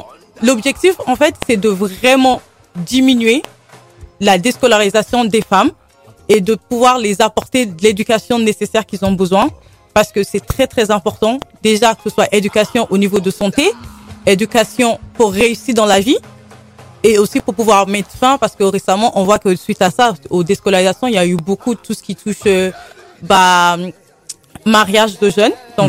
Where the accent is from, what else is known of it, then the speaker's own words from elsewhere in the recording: Nigeria; étant donné que je suis née là-bas, donc je suis née au Nigeria, j'ai vécu au Nigeria